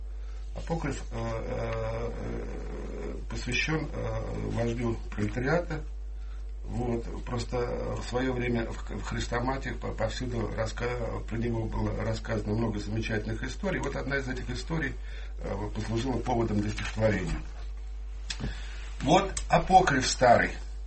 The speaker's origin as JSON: {"language": "Russian", "region": "Saint Petersburg", "country": "Russia", "said": "Все мы, питерцы, каждый день спускаемся в это замечательное царство"}